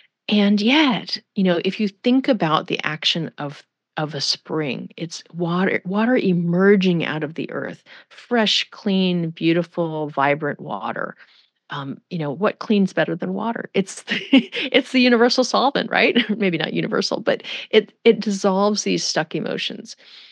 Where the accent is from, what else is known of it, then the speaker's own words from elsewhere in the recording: United States; I'll say Bach just because I'm an American